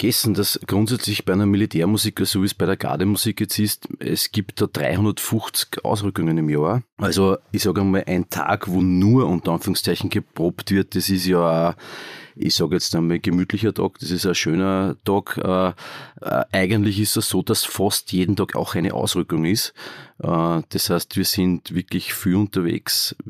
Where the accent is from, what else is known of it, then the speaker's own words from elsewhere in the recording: Upper Austria, Austria; Also ich bin Oberösterreicher. Ich bin mit 18 Jahren bei der Gardemusik Wien eingerückt. Und ja, das ist schon eine Zeit aus. Mittlerweile bin ich 47.